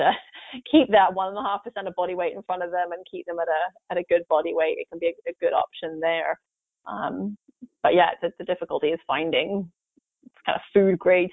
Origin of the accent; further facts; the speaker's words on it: England, United Kingdom; Yeah, I grew up in England